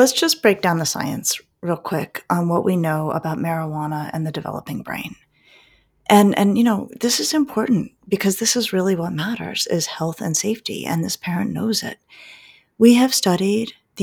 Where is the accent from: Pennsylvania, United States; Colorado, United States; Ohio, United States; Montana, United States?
Colorado, United States; I am from Colorado, where it's been legal for a long time.